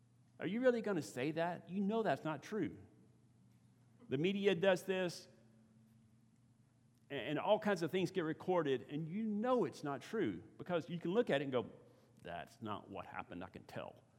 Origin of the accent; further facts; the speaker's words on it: Texas, United States; I grew up in East Texas, okay? Nothing's crystal clear in the water in East Texas.